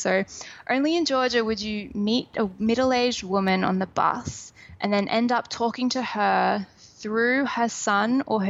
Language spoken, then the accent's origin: English; Australia; I'm Australian.